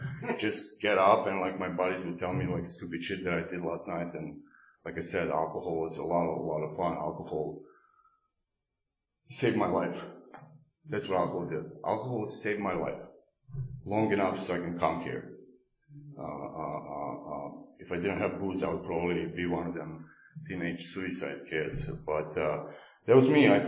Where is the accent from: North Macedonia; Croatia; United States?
Croatia; But I'm from Croatia. You know, I give myself opportunity to give a history lesson every time I speak. But Croatia is far away from Ru